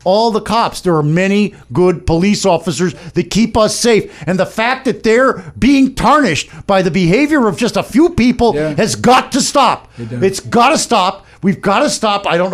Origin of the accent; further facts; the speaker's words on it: United States; I'm telling you, I'm an American, yeah. and I'm freaking embarrassed.